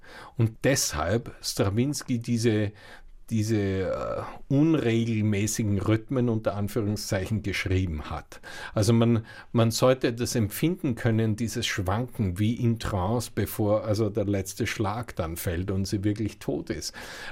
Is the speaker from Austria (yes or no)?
yes; Linz, Upper Austria, Austria; wie in meiner Heimatstadt 1977 Sacre aufgeführt wurde, da war ich drinnen im Brucknerhaus in Linz